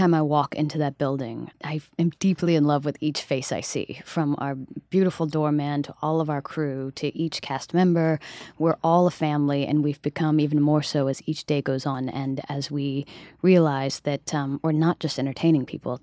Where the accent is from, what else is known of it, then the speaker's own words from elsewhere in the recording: Summerville, South Carolina, United States; And so I was raised in a town just a little outside of Charleston called Somerville